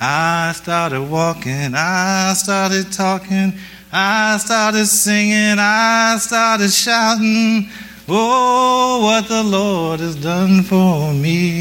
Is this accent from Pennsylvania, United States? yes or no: yes; Stroudsburg, Pennsylvania, United States; So I grew up in church in the Christian Missionary Alliance Church of Stroudsburg, Pennsylvania, where my mother at the age of nearly 86 attends when she can still get there.